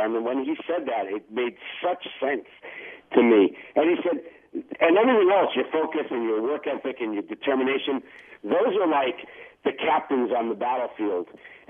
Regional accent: New York City, New York, United States; I grew up in Queens, you know, in New York City, and we were still very much the minority.

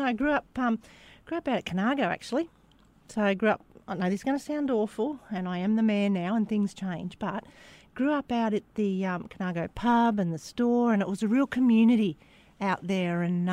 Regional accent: Deniliquin, New South Wales, Australia; Growing up in Denny's pretty cool, actually. So I'm the youngest of three children, three girls

